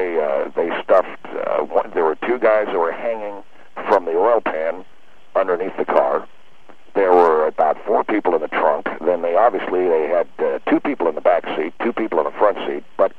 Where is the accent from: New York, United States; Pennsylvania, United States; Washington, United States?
Washington, United States; Seattle; I grew up in Seattle, Washington.